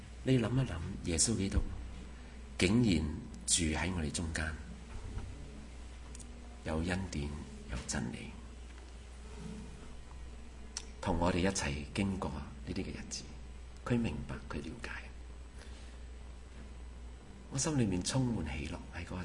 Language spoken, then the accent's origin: Cantonese; Canada; 我是加拿大人，我使乜要你哥斯达黎加嗰个居留？